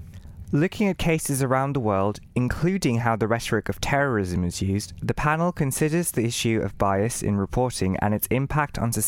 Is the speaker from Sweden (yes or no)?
no; Bangladesh; I am from Bangladesh